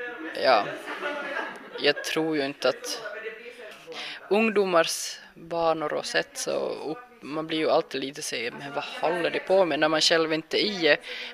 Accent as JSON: {"language": "Swedish", "country": "Sweden", "said": "Jag är svensk kvinna"}